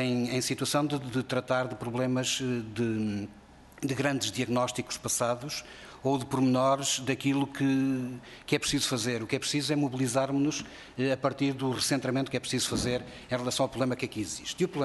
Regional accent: Vila Pouca de Aguiar, Vila Real, Portugal; born there; also born or lived in Peso da Régua; alguém que é da minha terra, Vila Pouca da Guiar, onde eu nasci, e convivemos muitos anos seguidos

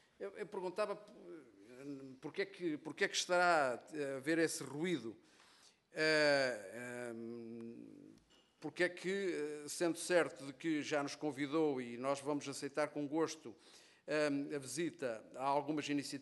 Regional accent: Penacova, Coimbra, Portugal; o Saco e a de Penacova, de onde eu sou originário

